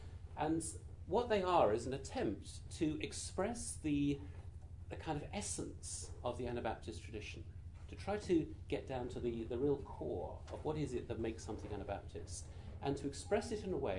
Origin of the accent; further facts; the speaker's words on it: United Kingdom; I'm a British Anabaptist. And I have absolutely no Mennonite heritage.